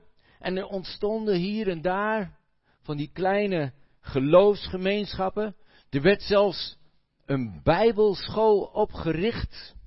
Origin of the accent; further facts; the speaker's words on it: Netherlands; now in Belgium; want je hoort wel, ik ben een Hollander. Ik ben daar niet in groot geworden